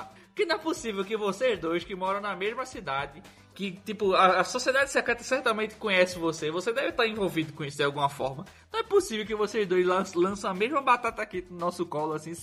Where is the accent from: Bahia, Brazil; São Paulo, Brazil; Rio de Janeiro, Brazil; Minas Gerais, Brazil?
Minas Gerais, Brazil; Ipatinga; de Ipatinga, Minas Gerais.